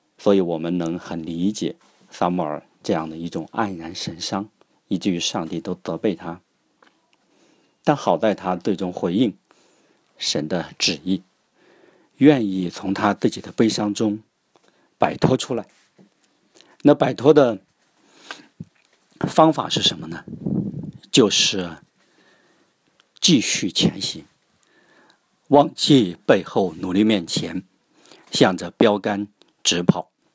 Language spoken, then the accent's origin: Chinese; China; 这一点我们中国人是绝对难以理解，觉得这是出卖父亲的王权和王朝的利益，对父亲不忠。